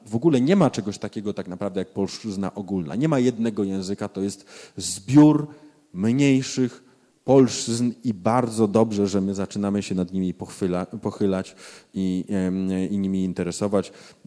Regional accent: Knurów, Silesian Voivodeship, Poland; jest synek ze Śląska. Ja się wychowałem w Knurowie

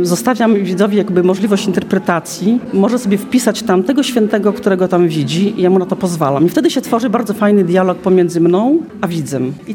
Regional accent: Podlaskie Voivodeship, Poland; chociaż mieszkam w tej chwili na Podkarpaciu, wiadomo, tam mieszkają grekokatolicy, ale doskonale wiedzą, że pochodzę z Podlasia

